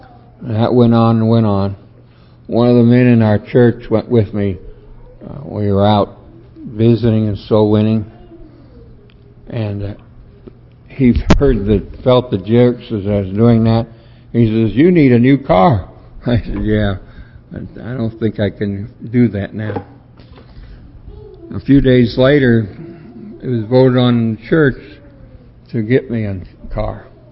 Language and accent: English; Detroit, Michigan, United States; But I grew up in Detroit, and I knew how to drive in the snow.